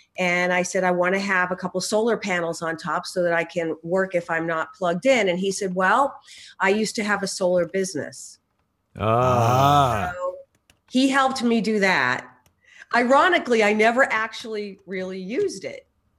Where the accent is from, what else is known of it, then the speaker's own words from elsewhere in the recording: Massachusetts, United States; now in Maine, United States; Massachusetts.